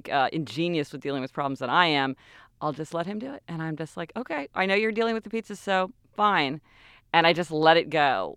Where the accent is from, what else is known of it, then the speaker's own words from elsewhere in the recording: Kansas City, Missouri, United States; Well, and we're from Kansas City, and, you know, we both grew up there our whole lives.